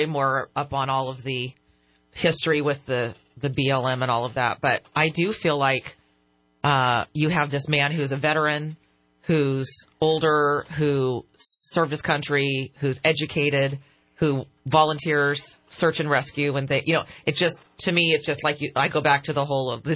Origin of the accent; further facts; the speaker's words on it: California, United States; no, I'm from Northern California, and it was, like, Mount Shasta and beautiful